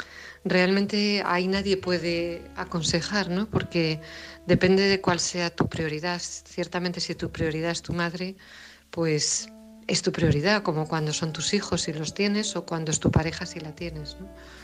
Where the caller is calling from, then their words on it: Alcobendas, Community of Madrid, Spain; de Alcobendas.